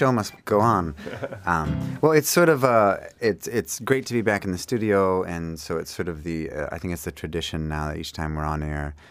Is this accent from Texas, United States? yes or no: no; Anchorage, Alaska, United States; I was born and raised in Anchorage. I grew up here putting on shows in rec centers